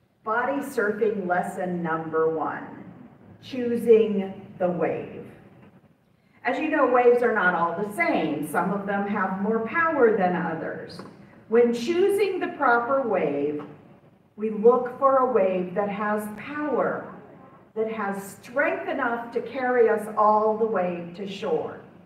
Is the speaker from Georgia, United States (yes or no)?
no; Florida, United States; now in Indiana; Growing up in South Florida, as I did, is, and I know this will come as a great shock to you, very different than growing up in Indiana.